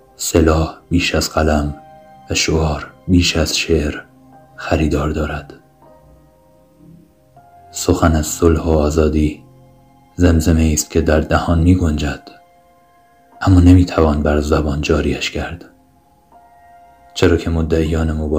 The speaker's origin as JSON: {"language": "Persian", "town": "Tehran", "region": "Tehran Province", "country": "Iran", "tie": "born there", "said": "من در سرزمین ایران، در شهر تهران به دنیا آمدم و در حال سپری کردن روزهای میانه 29 سالگی خود هستم."}